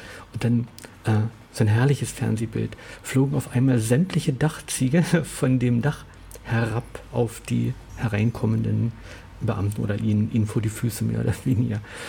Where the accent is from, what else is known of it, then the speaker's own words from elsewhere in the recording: Brandenburg, Germany; Also ich komme aus Brandenburg und also diese Zahlen kenne ich nicht